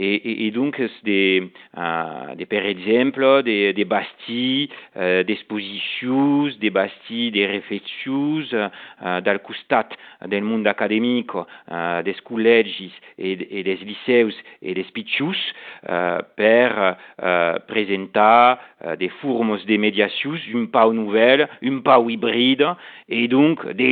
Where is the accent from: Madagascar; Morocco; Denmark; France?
France; Occitanie; Un peu une langue familiale. Je suis de Marcourigna, un village petit à côté de Narbonne, et la langue est présente encore dans ma famille, dans le côté de mon belle-père et de ma mère à le village.